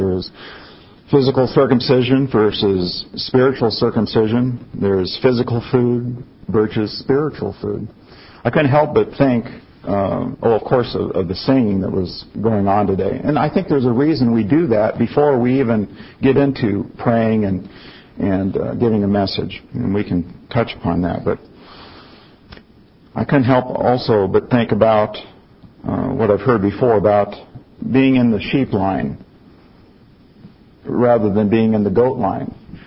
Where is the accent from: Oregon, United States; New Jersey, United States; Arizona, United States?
Oregon, United States; I'm from Oregon originally, and there was a gentleman out there who had a following